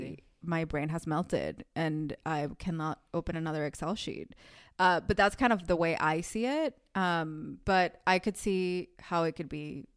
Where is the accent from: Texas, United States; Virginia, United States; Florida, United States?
Florida, United States; Miami; also born or lived in New York; now in France; I mean, I grew up in Miami, yep. New York, and now here.